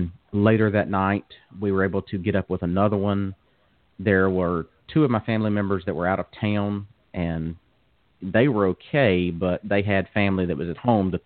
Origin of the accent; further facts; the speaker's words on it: Florida, United States; So I am originally from North Florida. My wife is originally from North Florida. We're from the panhandle.